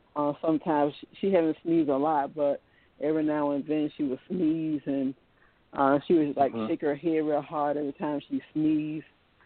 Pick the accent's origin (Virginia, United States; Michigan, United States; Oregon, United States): Virginia, United States; Newport News; It's spelled with a V, like in Virginia, and I'm from Virginia. I live on the coast. And in a place called Newport News.